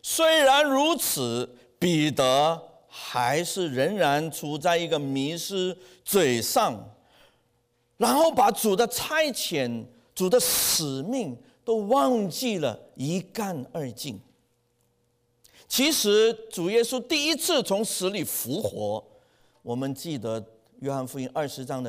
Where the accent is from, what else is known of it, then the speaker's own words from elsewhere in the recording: China; 我们中国人是什么？吃早饭的啊